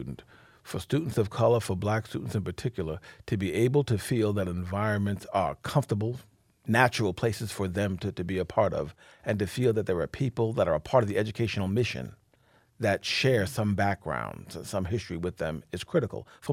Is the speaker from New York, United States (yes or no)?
yes; New York City, New York, United States; I mean, I've never brought a friend, born and raised in East Harlem in New York City, never brought anyone from East Harlem to the University of Michigan to Ann Arbor.